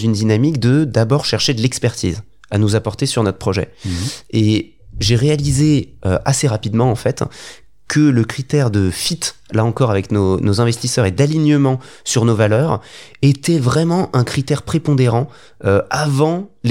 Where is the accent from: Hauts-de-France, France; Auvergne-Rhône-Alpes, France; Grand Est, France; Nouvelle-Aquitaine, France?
Auvergne-Rhône-Alpes, France; Lyon; moi je suis lyonnais, donc je pensais beaucoup à Lyon.